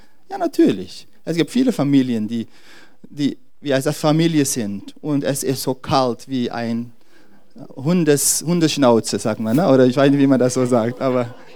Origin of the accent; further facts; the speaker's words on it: Netherlands; German is a second language; wir kommen aus Holland und in die Niederlande küsst man einander, wenn man einander begrüßt.